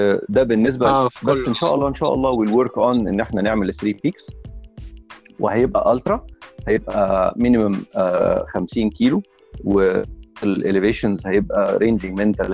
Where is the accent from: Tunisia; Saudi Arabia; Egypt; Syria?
Egypt; المشكله ان احنا كمصريين ما عندناش وعي بجمال طبيعتنا